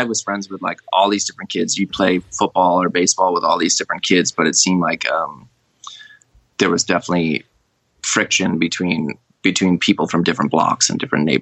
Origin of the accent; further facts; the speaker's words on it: Queens, New York, United States; I grew up in Queens. You know, I think it was a really interesting time, especially when I was a young kid.